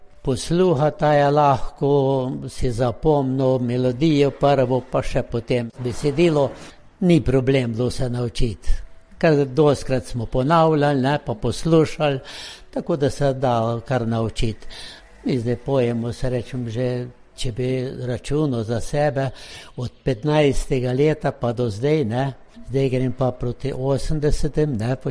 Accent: Artiče, Lower Sava, Slovenia; iz Artič.

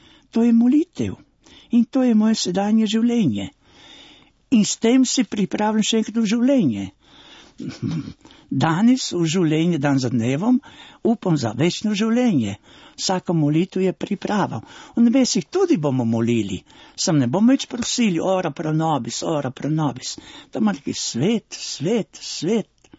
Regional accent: Dolga Poljana, Gorizia, Slovenia; imam že 79 let, vrnil sem se v domovino, jaz sem doma tam blizu, iz Dolge Poljane

